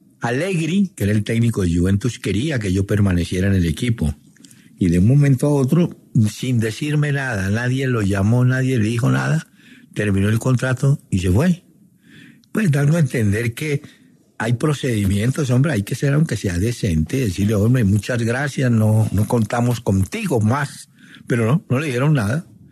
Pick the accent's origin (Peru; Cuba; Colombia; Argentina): Colombia; Así somos los colombianos.